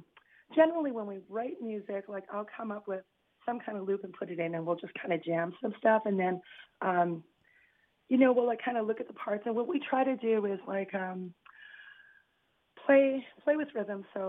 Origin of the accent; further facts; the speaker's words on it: Canada; looking as a Canadian, and my mom is like an immigrant from Germany.